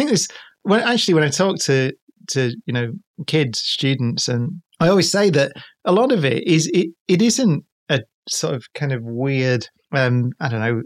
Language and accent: English; Manchester, North West England, United Kingdom; We had a band called … You can't even say it in there because we're from Manchester, so we call it